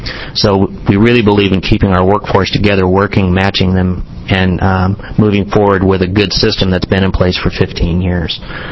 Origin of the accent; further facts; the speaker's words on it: Clatskanie, Oregon, United States; I grew up in Clatskanie in Senator Johnson's district, went to Eastern Oregon State University, Senator Nelson's area